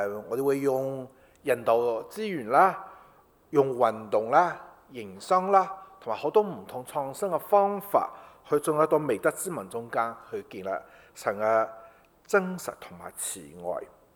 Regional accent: Shanghai, China; born there; 我係出生於上海嘅，咁我細嘅時候我去做字係嘛？其實我無論講廣東話、講英文、講普通話，我都帶住口音嘅。

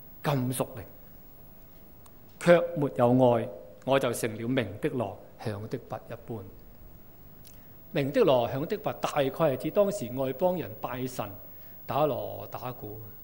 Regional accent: Guangdong, China; 咁我本身係廣東人啦，我啊籍貫係潮州，咁都識講潮州話嘅。但是当我被差去到南美洲做宣教士的时候呢，就要学客家话了。那我的语言恩赐就麻麻地，

